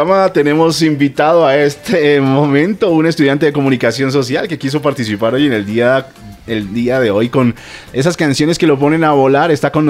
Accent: Boyacá, Colombia; also born or lived in Cali; Yo soy caleño, criado en Boyacá, o sea, yo le digo a todo el mundo, yo soy boyacaleño.

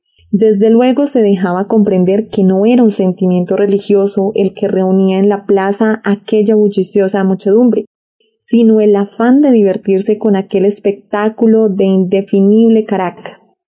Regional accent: Santa Rosa de Viterbo, Boyacá, Colombia; Hoy hablaré de una de las tradiciones en época navideña en mi pueblo natal, Santa Rosa de Viterbo.

